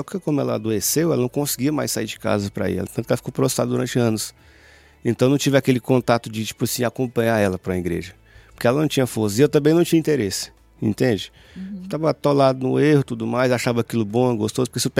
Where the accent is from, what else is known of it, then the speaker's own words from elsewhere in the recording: Brasília, Federal District, Brazil; born there; also born or lived in Nova Russas; a gente foi morar com a minha avó lá em Brasília, que eu sou nascido em Brasília, né?